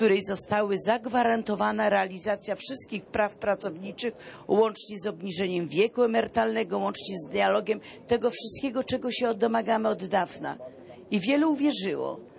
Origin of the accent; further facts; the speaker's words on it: Wrocław, Lower Silesian Voivodeship, Poland; Tak, przyjechałam, bo jestem z Wrocławia.